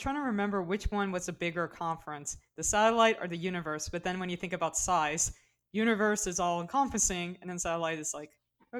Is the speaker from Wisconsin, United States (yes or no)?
no; New Orleans, Louisiana, United States; it's like growing up in New Orleans, I've seen, you know, Mardi Gras